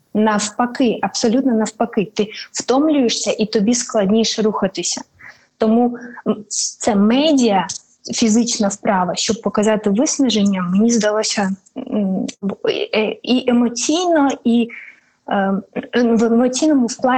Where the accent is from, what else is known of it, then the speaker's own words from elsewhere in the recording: Luhansk, Luhansk Oblast, Ukraine; moved away as an adult; also born or lived in Kyiv; в березні місяці я поїхала з Києва, де я мешкала протягом останніх 8 років, бо я народилася і виросла в Луганську. Я поїхала до Луцька.